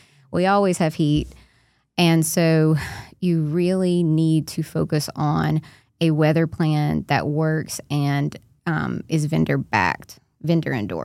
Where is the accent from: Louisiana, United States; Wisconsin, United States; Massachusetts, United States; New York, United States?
Louisiana, United States; As Cajun as I am, I still love a broom dance.